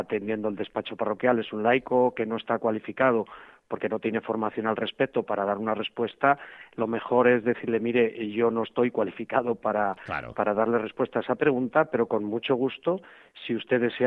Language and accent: Spanish; Castile, Spain; yo soy castellano y aquí los despachos parroquiales de los pueblos prácticamente no son necesarios porque las poblaciones están muy dispersas, son muy pequeñas